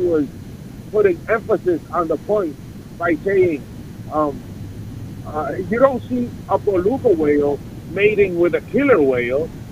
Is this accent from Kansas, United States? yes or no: no; New York, United States; He said it no sooner than I said that I was from New York.